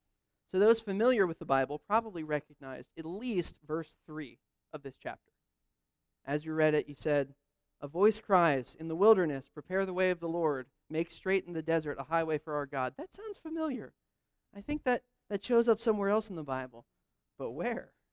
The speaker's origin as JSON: {"language": "English", "town": "Wilmington", "region": "Delaware", "country": "United States", "tie": "born or raised there", "said": "So I grew up in Wilmington, Delaware."}